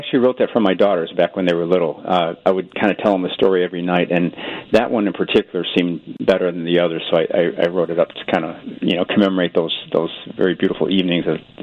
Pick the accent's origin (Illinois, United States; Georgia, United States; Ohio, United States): Illinois, United States; Chicago; Yeah, I was raised Catholic in Chicago and had a beautiful experiences.